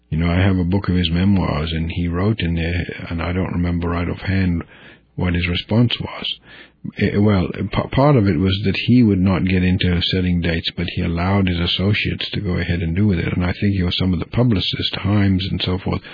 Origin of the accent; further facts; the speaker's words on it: Kenya; when I was growing up in Kenya